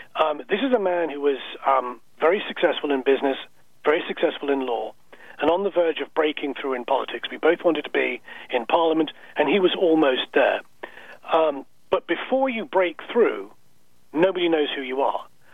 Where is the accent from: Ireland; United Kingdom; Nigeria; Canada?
United Kingdom; England; now in North Carolina, United States; On both sides of my family, I'm American. My father's from Boston. My mother's from Chicago. But I was born and raised in England, so I've never shaken the accent.